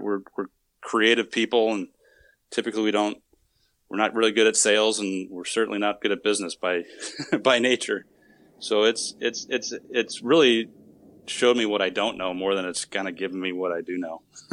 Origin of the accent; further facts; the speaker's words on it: Wisconsin, United States; And so I'm originally from Wisconsin, so I guess I could play off that I was a Midwesterner by heart